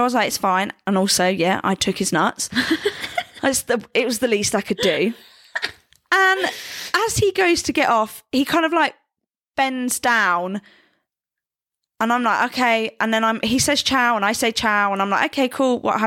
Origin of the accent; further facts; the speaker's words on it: England, United Kingdom; And, you know, being a Brit, I don't want to talk to anyone else.